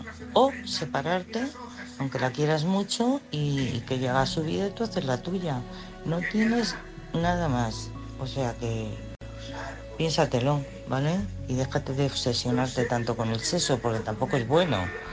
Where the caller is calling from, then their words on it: Madrid, Community of Madrid, Spain; de Madrid